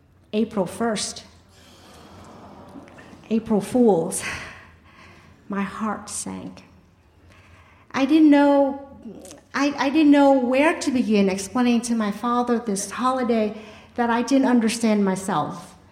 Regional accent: Vietnam; now in United States; Growing up in Vietnam, I didn't even know what a lawn was. I thought of grass only as weeds. In Vietnamese, grass and weeds are called the same thing.

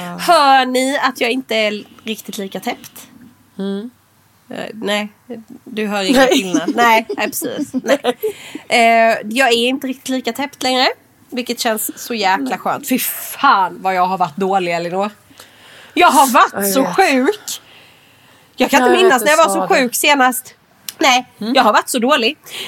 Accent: Norrköping, Östergötland, Sweden; Jag kommer från Norrköping.

